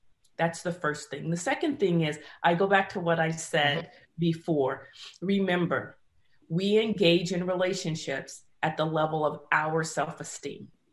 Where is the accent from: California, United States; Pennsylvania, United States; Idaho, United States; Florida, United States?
California, United States; San Francisco; Throw it into the bay, or I'm from San Francisco.